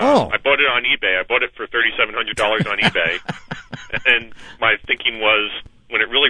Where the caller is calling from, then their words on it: Pennsylvania, United States; I'm calling you from the Pennsylvania Turnpike.